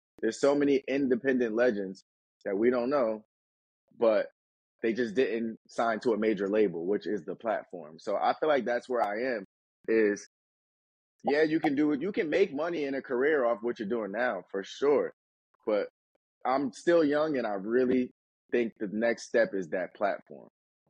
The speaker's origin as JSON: {"language": "English", "region": "New Jersey", "country": "United States", "said": "I'm from Jersey, you know, like if we can pack out 300 to 500 people in Jersey"}